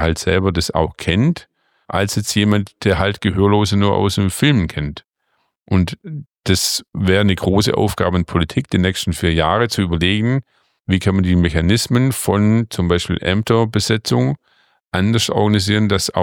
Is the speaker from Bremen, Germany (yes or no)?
no; Augsburg, Bavaria, Germany; Also ich komme aus Augsburg